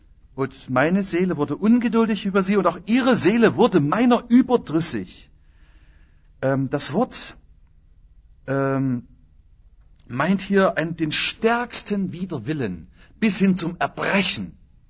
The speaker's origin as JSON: {"language": "German", "country": "Germany", "said": "Und wir wissen das ja als Deutsche auch allzu gut, was eine Grenze bedeutet."}